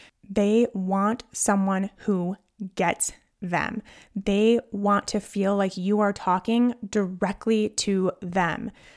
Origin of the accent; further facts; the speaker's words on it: Midwest, United States; I'm from the Midwest.